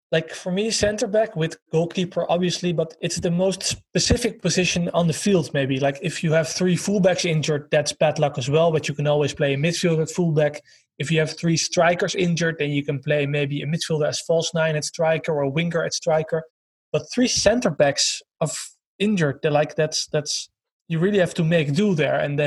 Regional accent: Netherlands; accent: Dutch; English is a second language; It's very good to have somebody with a proper British accent instead of your US accent and my Dutch accent.

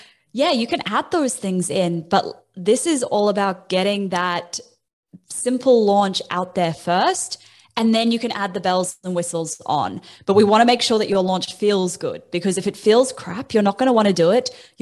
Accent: New Zealand; now in Australia; I'm not a citizen yet. I've lived here for 10 years, but I still don't have citizenship. I'm a Kiwi citizen in Australia

